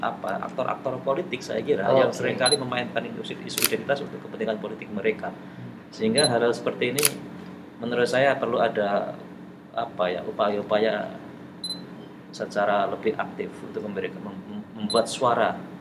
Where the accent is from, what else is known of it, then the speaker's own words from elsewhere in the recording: East Java, Indonesia; apalagi kalau saya ini kan orang Jawa Timur. Tinggal di pesantren cukup lama